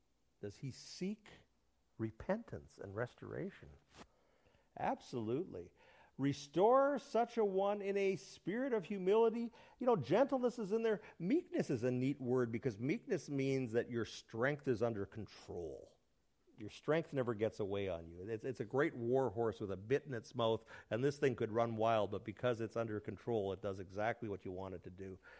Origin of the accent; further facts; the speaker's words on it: Winnipeg, Manitoba, Canada; In the city that I grew up in Winnipeg